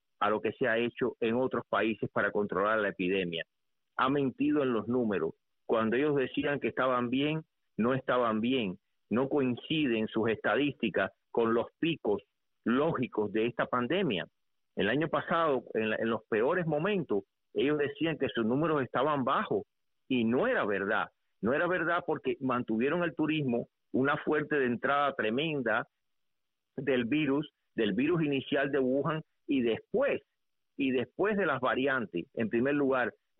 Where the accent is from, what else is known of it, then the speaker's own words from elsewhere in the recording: Cuba; moved away; somos cubanos que nos fuimos, pero estamos pendientes de nuestra patria, de nuestro país, la llevamos en el corazón.